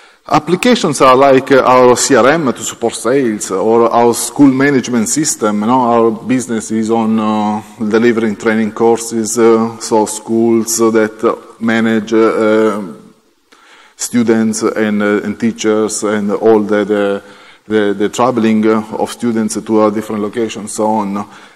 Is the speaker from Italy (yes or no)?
yes; Italy; English is a second language; now in Switzerland; Italy because I'm from Italy, and that's the connection with spaghetti. And Switzerland because it's there where I live now.